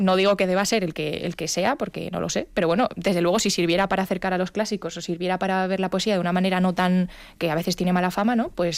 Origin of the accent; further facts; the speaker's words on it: Spain; soy joven, soy española y escribo poesía.